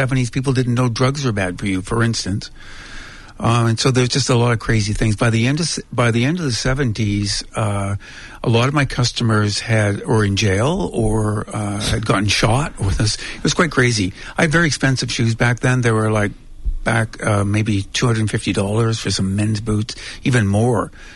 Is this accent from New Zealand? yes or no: no; Canada; it's not American. I'm very close to you. I'm a Canadian, okay, Commonwealth.